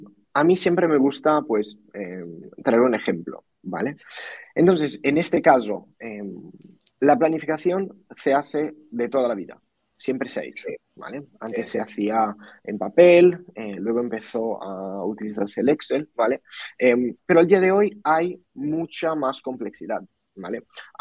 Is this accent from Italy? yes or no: yes; Italy; Spanish is a second language; also born or lived in Spain / Portugal; now in Ireland; soy italiano. ¿Vale? Uh-huh. Entonces, nacido y crecido, pero no mucho más, porque me fui muy pronto. Estuve en España, luego en Portugal